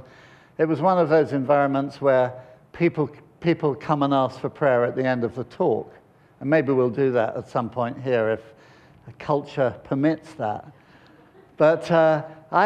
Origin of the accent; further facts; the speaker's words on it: United Kingdom; I kind of was standing there, I thought, I am British.